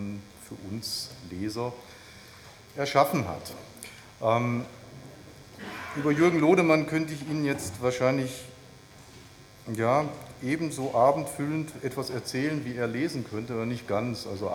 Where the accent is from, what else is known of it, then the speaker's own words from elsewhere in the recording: North Rhine-Westphalia, Germany; Ich bin im Ruhrgebiet geboren und dann las ich diese Zeilen und traf immer wieder auf den Dialekt, mit dem ich zumindest meine ersten Lebensjahre verbracht habe